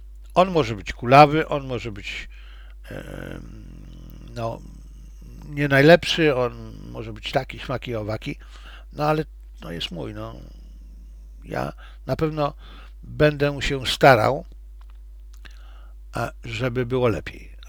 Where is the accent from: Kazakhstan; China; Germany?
China; ponieważ jestem Chińczykiem i dla mnie to jest logiczne